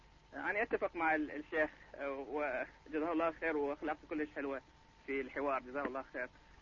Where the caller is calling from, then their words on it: London, United Kingdom; من إنجلترا ولندن.